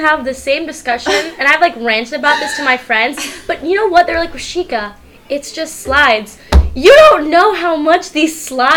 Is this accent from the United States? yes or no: yes; California, United States; because I'm from the Bay Area, mm-hmm. Silicon Valley.